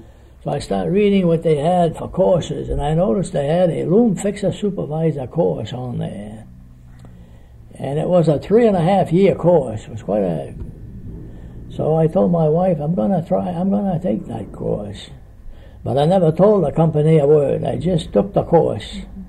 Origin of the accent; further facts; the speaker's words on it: Lewiston, Maine, United States; born there; I was born here in Lewiston.